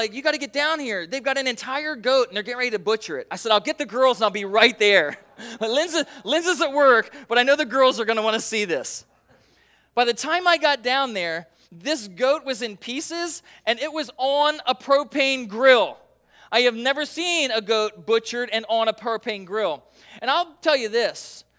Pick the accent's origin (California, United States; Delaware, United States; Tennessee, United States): Delaware, United States; Milford; now in Puyallup, United States; And I'm from Milford, Delaware, and I moved to University Place, and then to Puyallup, Washington.